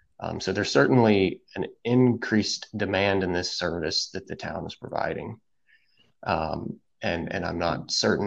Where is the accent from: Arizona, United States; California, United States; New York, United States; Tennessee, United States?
Tennessee, United States; Signal Mountain; I grew up on Signal Mountain longer ago than I'd care to admit.